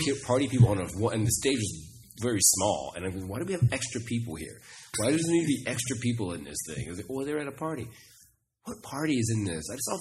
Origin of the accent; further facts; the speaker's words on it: Irving, Texas, United States; also born or lived in Grand Prairie; But I grew up in Irving and Grand Prairie, and so it was really funny.